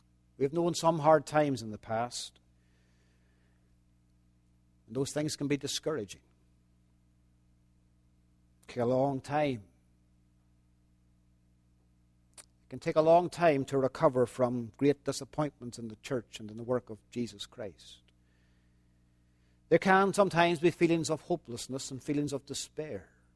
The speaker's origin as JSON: {"language": "English", "country": "Ireland", "said": "We've only been here 4 years, and we have never seen the like of it. And we're from Ireland."}